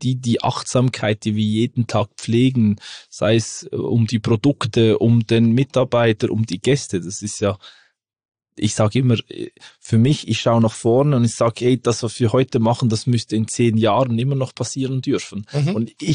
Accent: Switzerland; Und bei uns in der Schweiz, die alpine Küche macht nur Sinn, weil wir sind ein Bauernland. Wir haben mehr Bauern wie alles andere.

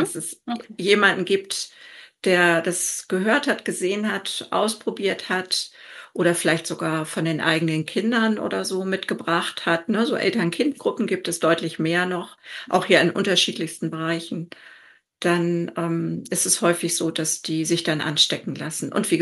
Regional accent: Lübeck, Schleswig-Holstein, Germany; ich komme nun aus Lübeck, Schleswig-Holstein, Hamburg.

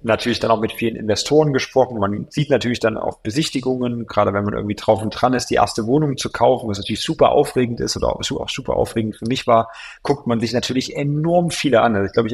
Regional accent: Weida, Thuringia, Germany; also born or lived in Gera; Also Gera ist ja meine Heimatstadt, beziehungsweise bin ich in Gera geboren. Meine eigentliche Heimatstadt ist Weida, das ist so ein kleines Städtchen neben Gera, nicht ganz so viele Einwohner.

